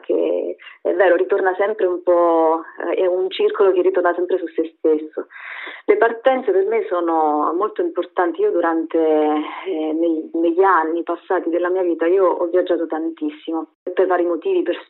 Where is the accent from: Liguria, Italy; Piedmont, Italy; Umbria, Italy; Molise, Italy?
Molise, Italy; Campobasso; Sono molisana, sono nata a Campobasso e quando ero ragazzina io volevo suonare la chitarra